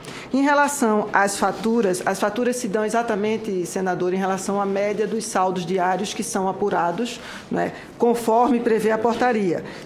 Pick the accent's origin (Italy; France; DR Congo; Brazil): Brazil; Northeast Region; nós somos da mesma região, nós somos do Nordeste